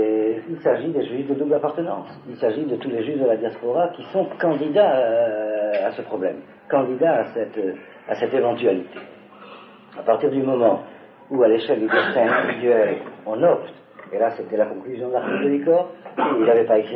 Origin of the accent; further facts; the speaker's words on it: Algeria; Moi, j'ai une branche de ma famille qui vient d'Autriche, l'autre qui vient d'Espagne. Moi, je suis algérien.